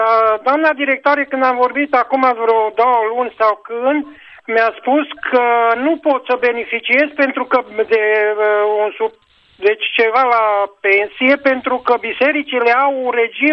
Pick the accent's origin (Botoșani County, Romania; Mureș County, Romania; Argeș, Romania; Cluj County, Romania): Mureș County, Romania; Căpâna de Sus; Eu sunt de la Căpâna de Sus